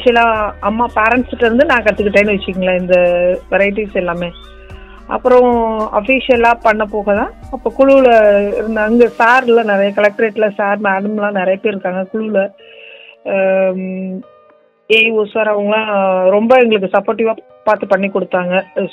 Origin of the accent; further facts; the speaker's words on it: Melappalli, Tamil Nadu, India; born there; இங்க வில்லேஜ்ல மேலப்பள்ளி கிராமத்துல நான் பிறந்தேன் சார்.